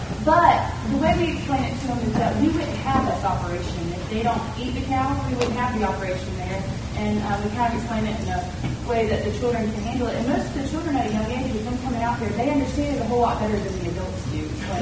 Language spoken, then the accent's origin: English; Florida, United States; We're from Northeast Florida, and we have an educational program as well there on our ranch.